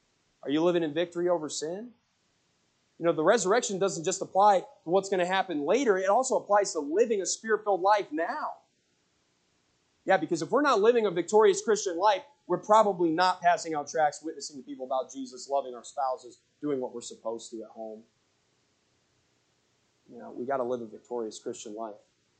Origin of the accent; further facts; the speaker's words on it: Connecticut, United States; now in Oklahoma City, United States; I'm from Connecticut. I didn't just drive down to Oklahoma City